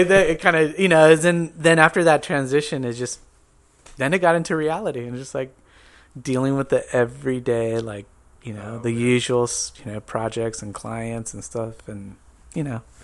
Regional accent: San Diego, California, United States; Because I grew up in San Diego and I had that experience at Berkeley, it's like I had to go somewhere else.

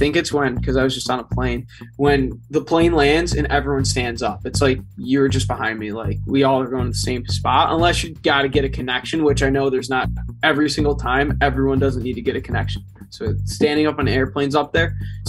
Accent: Rochester, New York, United States; Growing up in God's country. It's the best place ever.

